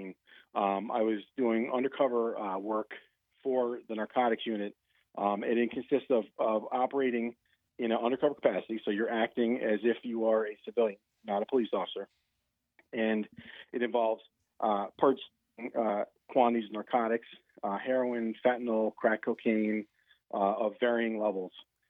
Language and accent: English; United States; Yeah, well, I grew up in Sullivan County, which is a rural county, and the state police cover much of the county.